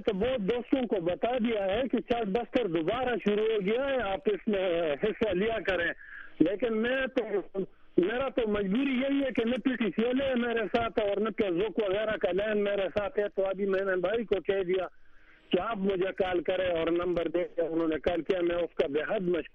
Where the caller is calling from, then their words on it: Takht Bhai, Khyber Pakhtunkhwa, Pakistan; تخت بھائی مردان